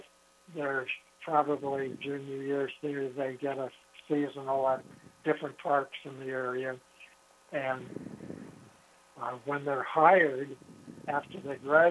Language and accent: English; Yosemite, California, United States; when I started talking to you about growing up in Yosemite